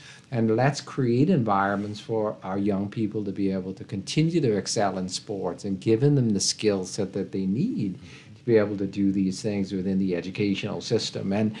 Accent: Rock Sound, Eleuthera, Bahamas; I remember as a boy growing up in Rock Sound in a small community where you would be able to go and sit on the porch of the neighbor

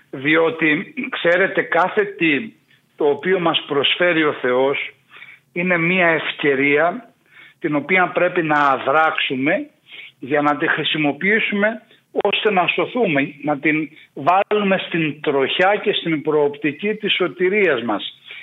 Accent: Peloponnese, Greece; πρόσφατα επισκέφθηκα το σπήλαιο που βρίσκεται στην πατρίδα μου, το σπήλαιο του Δηρού

